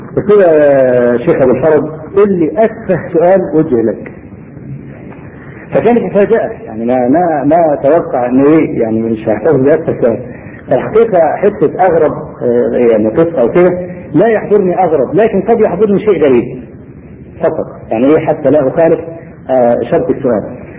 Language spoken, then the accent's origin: Arabic; Egypt; وبعدين قال من مصر اللي رفع قبل كده ما رفعش ايده؟ فرفعتي